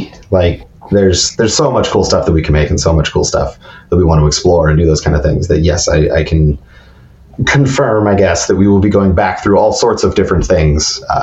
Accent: Texas, United States; moved away as an adult; I was born in Texas in the United States, lived there for 30 years.

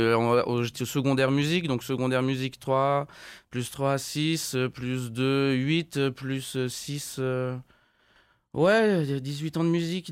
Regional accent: Auvergne-Rhône-Alpes, France; now in Canada; La Haute-Savoie.

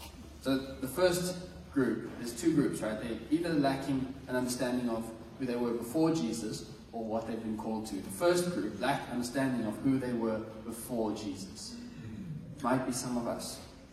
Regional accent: South Africa; I'm South African.

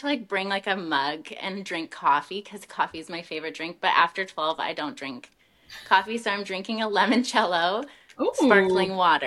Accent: Banff, Alberta, Canada; now in Calgary, Canada; I currently live in Calgary, Alberta. I grew up in Banff, and so living in a city is like a whole new thing for me, but I'm really enjoying it so far.

